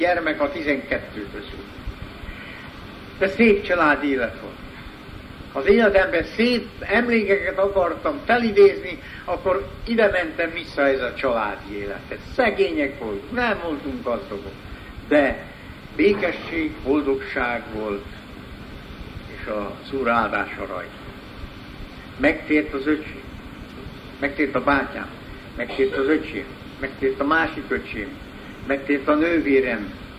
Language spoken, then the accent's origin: Hungarian; Transylvania, Romania; én Erdély vagyok, Erdélyből jöttem.